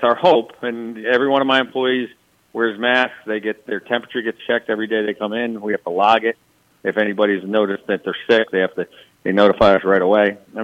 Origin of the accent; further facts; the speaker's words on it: New England, United States; now in Pennsylvania, United States; I mean, I'm from New England originally.